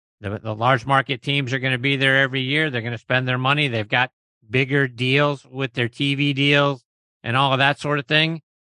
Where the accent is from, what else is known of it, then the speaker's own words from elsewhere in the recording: Pittsburgh, Pennsylvania, United States; and I love the Pirates and I'm from Pittsburgh and all